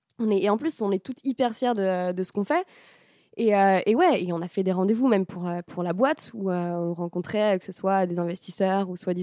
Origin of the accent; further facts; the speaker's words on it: France; on voulait un nom français parce qu'on est français